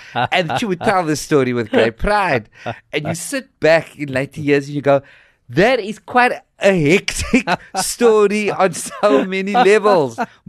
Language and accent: English; Cape Town, Western Cape, South Africa; growing up on the Cape Flats and the issue of straight and the issue of gay and how you conform